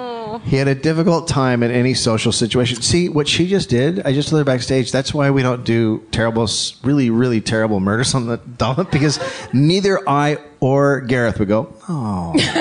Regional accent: Marin County, California, United States; So I grew up near Karen. I grew up just south of her in a place called Marin County.

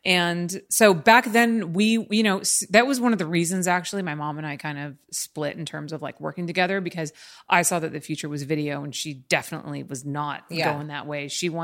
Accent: Los Angeles, California, United States; me and my experience growing up in LA versus you and your experience growing up in Texas

